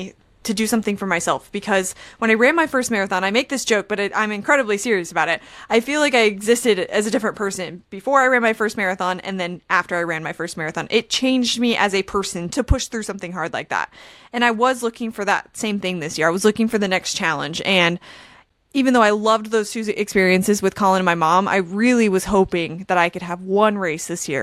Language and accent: English; Eugene, Oregon, United States; I decided to run Eugene just as a party pace run just to do it because Eugene was my hometown.